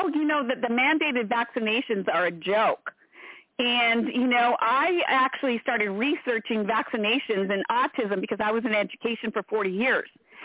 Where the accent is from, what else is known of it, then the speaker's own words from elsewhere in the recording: Minnesota, United States; And ironically, I'm from Minnesota originally.